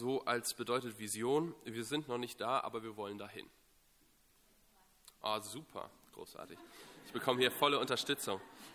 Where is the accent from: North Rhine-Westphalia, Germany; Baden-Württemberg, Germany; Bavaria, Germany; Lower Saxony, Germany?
North Rhine-Westphalia, Germany; Ich komme aus dem Ruhrgebiet und Großstadt bin ich gewohnt.